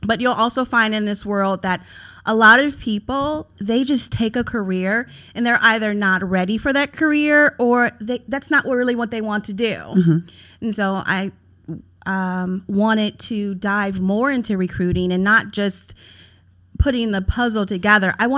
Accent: Cincinnati, Ohio, United States; moved away as an adult; I come from Cincinnati, Ohio. I've been here for about 13 years. I actually moved here to write business plans.

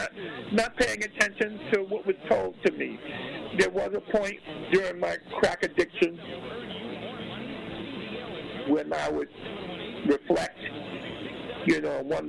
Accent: Brooklyn, New York, United States; though I've been here all my life, up in New York City, I'm also very much a New York boy, Brooklyn. But but I'm from Southern background, no

